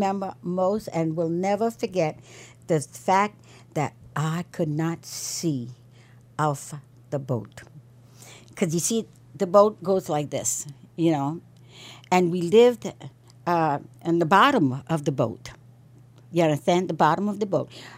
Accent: New Orleans, Louisiana, United States; I grew up mostly around in New Orleans, and algae is, and all the little fishing camps and stuff that are around the Gulf of Mexico.

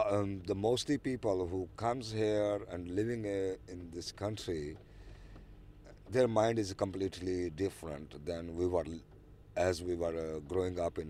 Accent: Pakistan; I'm from Pakistan.

